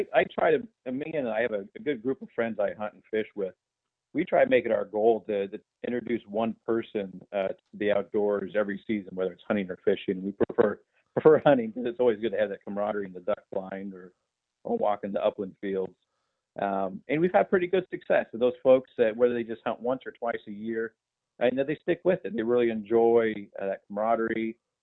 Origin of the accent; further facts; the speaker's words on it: Oregon, United States; I'm actually originally from Oregon, but currently living in Northern Virginia.